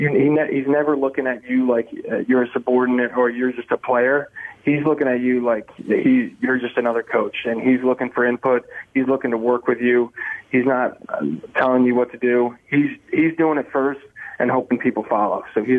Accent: Easton, Connecticut, United States; Right, so I grew up in Easton, Connecticut.

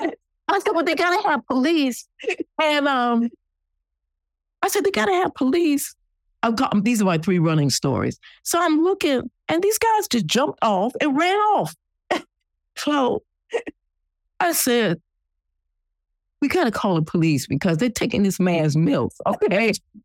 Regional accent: United States; Because for us growing up in America, the Caribbean is where you had like these people with white gloves and they had tables with drinks with umbrellas on them and stuff.

